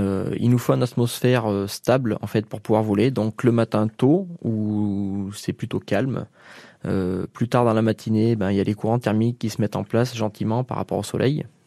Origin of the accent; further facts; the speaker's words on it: Auvergne-Rhône-Alpes, France; Alors, je suis natif, je suis Auvergnat de base, Cantalou même.